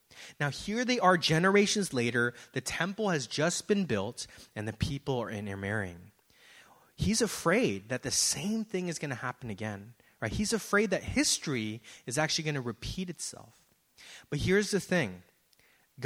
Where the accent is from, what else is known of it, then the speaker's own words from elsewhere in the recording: San Francisco, California, United States; Now, I grew up in San Francisco